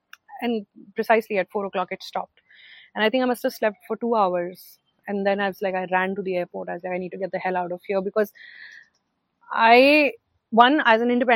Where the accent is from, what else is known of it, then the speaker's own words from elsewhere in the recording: India; I come from India and we have electricity, and then we have all the amenities.